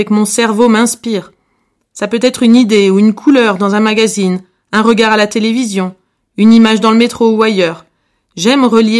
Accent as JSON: {"language": "French", "town": "Montpellier", "region": "Occitanie", "country": "France", "tie": "born or raised there", "moved": "as an adult", "lives_now": "London, United Kingdom", "said": "Je suis artiste peintre professionnel. Actuellement, je réside à Londres, mais j'ai longtemps vécu dans le sud de la France. Je suis originaire de Montpellier."}